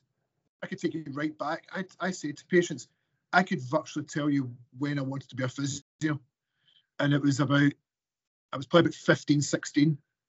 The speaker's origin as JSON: {"language": "English", "town": "Glasgow", "region": "Scotland", "country": "United Kingdom", "tie": "born or raised there", "said": "Yeah, so I'm born and bred in Glasgow, and so the good thing is I've moved back up there. We moved back up 20 odd years ago."}